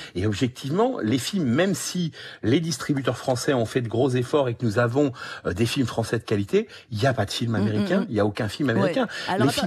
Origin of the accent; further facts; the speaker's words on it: Normandy, France; et je suis normand